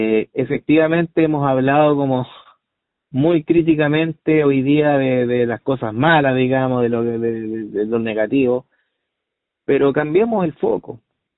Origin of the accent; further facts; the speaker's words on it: Chile; tenemos que aprender como chilenos, no tener mala memoria